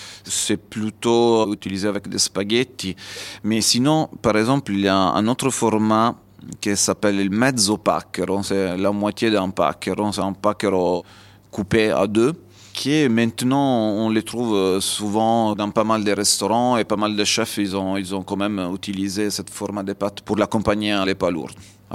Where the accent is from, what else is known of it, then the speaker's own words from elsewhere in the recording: Abruzzo, Italy; dans ma région d'origine, que c'est la région des Abruzzes, que c'est juste au nord de Pouille, sur la mer Adriatique